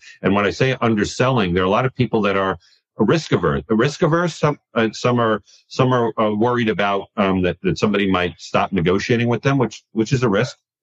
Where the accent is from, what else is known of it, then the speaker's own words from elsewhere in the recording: California, United States; I grew up in Silicon Valley, not with football.